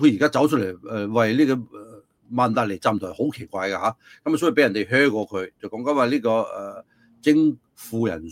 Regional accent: Hong Kong; 我們香港人最清楚這個叫兩害取其輕

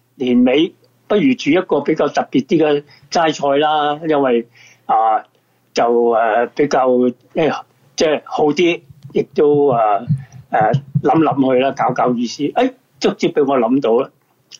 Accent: China; 但系我哋中国人嗰个传统

